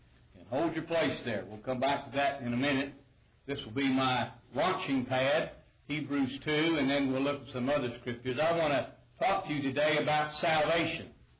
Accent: Rocky Mountains, United States; I grew up in the Rocky Mountains and grew up a Mormon.

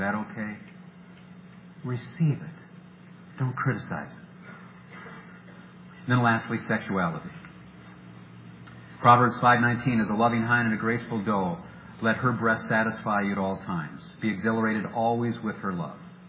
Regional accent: Peoria, Illinois, United States; I remember growing up in Peoria and riding my bike up and down as blue-collar city, and guys were always working on their cars.

